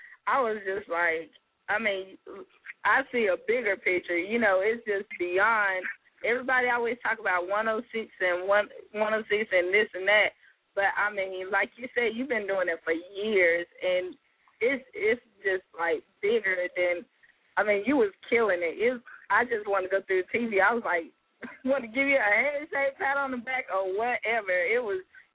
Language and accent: English; South Carolina, United States; You know I'm country. I'm from South Carolina, too.